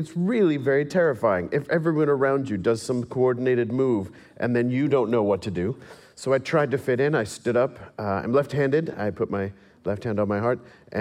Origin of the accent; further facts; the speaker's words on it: England, United Kingdom; accent: English; because I learned this accent much later on in life. My natural accent is English